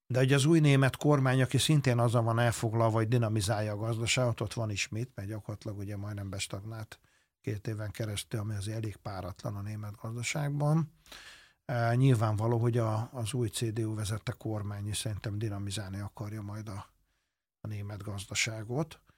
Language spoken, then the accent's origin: Hungarian; Hungary; ha én meg magyar vagyok